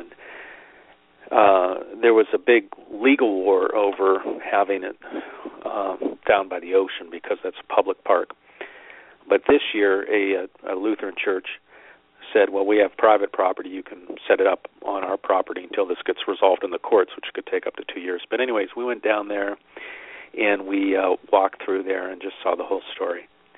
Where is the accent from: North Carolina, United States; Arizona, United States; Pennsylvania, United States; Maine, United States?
Pennsylvania, United States; Westview; I grew up in Westview, Pennsylvania, a suburb of the North Hills of Pittsburgh. When I was a little boy, we had an amusement park